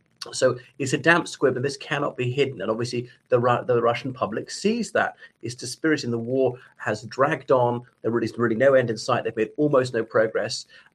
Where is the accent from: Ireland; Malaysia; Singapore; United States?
Ireland; from Ireland.